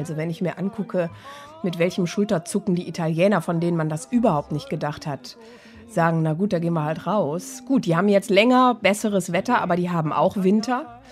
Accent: Düsseldorf, North Rhine-Westphalia, Germany; now in Cologne, Germany; Ich komme aus der Düsseldorfer Innenstadt, da bin ich groß geworden. Und ich habe ernsthaft, als ich meine erste Wohnung in Köln Ehrenfeld bezog, ich habe keinen Unterschied bemerkt.

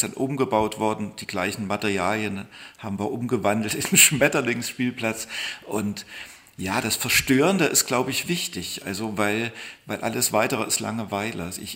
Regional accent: East Germany, Germany; als Ostdeutscher

